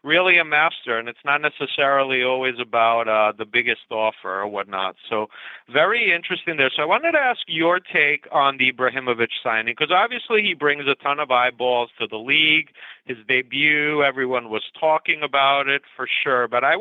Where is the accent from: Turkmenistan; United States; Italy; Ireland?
Italy; Padua, Veneto; he played for my hometown team, Padova, the first North American in Serie